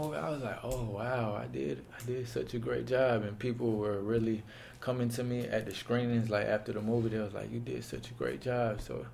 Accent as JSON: {"language": "English", "town": "College Park", "region": "Georgia", "country": "United States", "tie": "born or raised there", "said": "I'm Mexican American. I'm from Atlanta, I'm from a city called College Park. My parents are Mexicans. They are Mexican. They came from Mexico, crossed over to the United States, came to California, then went to Atlanta, and that's when I was born."}